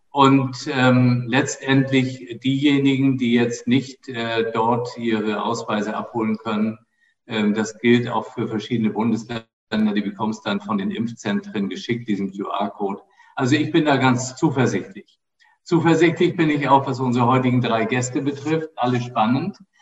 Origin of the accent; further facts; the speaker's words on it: Flensburg, Schleswig-Holstein, Germany; Dazu gehörte zumindest gestern noch meine Heimatstadt Flensburg.